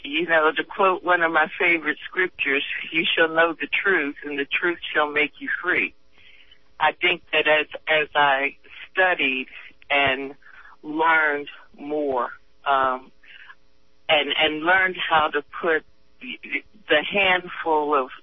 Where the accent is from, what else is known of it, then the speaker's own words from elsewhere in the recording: Hyattsville, Maryland, United States; now in Durham, United States; I was raised in Hyattsville, Maryland, right outside of Washington, D.C.